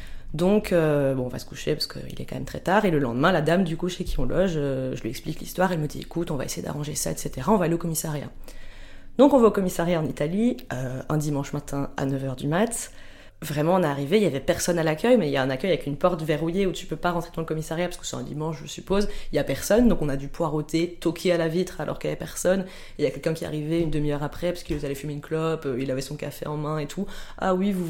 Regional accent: Liège, Wallonia, Belgium; now in Brussels, Belgium; j'ai 27 ans. Je viens de Liège, en Belgique, mais depuis quelques mois, j'habite à Bruxelles.

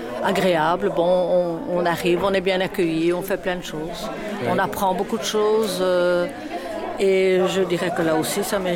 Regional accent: Brussels, Brussels-Capital Region, Belgium; Pourtant, je suis bruxelloise, mais bon, je ne savais pas.

